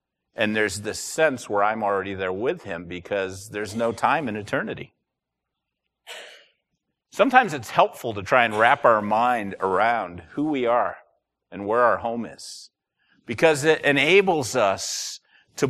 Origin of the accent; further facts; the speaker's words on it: United States; but boy, when we're Americans and we're overseas, we think about our rights a lot, don't we? We think about our homeland.